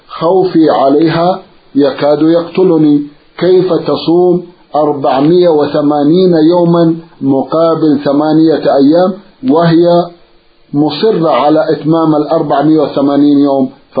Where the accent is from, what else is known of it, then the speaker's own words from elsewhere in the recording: Sudan; now in Saudi Arabia; أنا سوداني مقيم في المملكة العربية السعودية والحمد لله على ذلك